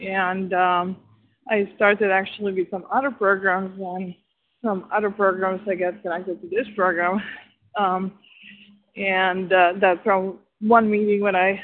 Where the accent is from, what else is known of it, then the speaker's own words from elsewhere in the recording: Chicago, Illinois, United States; I'm from Chicago, relatively new to OA.